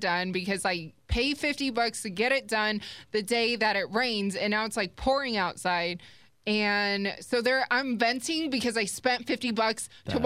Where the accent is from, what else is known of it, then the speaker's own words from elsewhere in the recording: Las Vegas, Nevada, United States; born and raised in Vegas, and I can't remember the last time that it snowed here